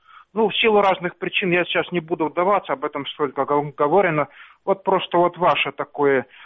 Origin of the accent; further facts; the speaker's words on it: Sloviansk, Donetsk Oblast, Ukraine; Я из Славянска